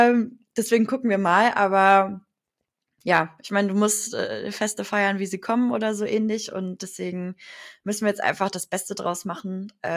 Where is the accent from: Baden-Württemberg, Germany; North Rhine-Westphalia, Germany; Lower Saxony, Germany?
North Rhine-Westphalia, Germany; Leverkusen; ich bin in Leverkusen geboren, ich wohne hier mein ganzes Leben lang